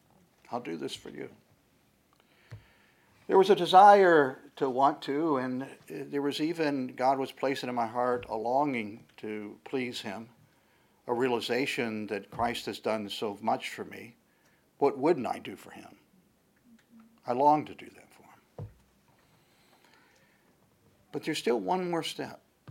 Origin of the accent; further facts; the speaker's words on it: North Carolina, United States; Probably some of my fondest memories was growing up in North Carolina to see my grandfather, grandmother.